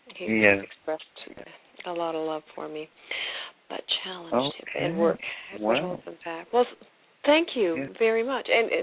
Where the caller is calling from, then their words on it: Vancouver, British Columbia, Canada; I'm calling from Vancouver area, British Columbia.